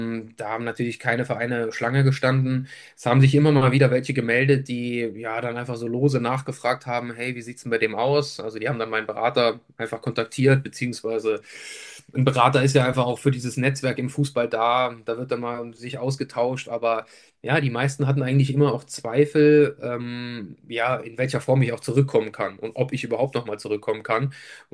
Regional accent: Saarland, Germany; Man verfolgt das natürlich als Saarländer grundsätzlich auch.

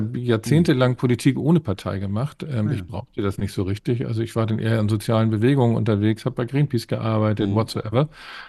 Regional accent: Hamburg, Germany; Ich meine, ich bin am Stadtrand von Hamburg aufgewachsen.

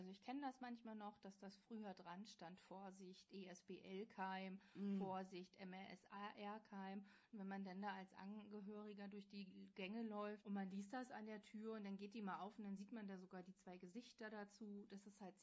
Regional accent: Northern Germany, Germany; now in Berlin, Germany; ich komme ja aus dem Norden und jetzt hier in Berlin

